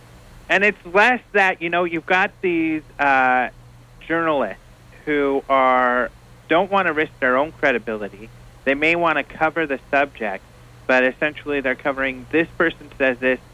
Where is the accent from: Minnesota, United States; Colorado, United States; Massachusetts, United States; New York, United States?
Colorado, United States; my background, I grew up in Colorado with kind of a Native American and Mexican background.